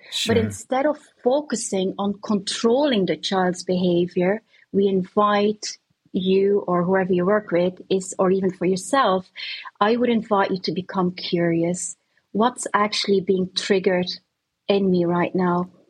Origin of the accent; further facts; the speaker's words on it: Bruges, Flanders, Belgium; English is a second language; But I'm just back from Belgium, which I'm originally from. I'm from Bruges.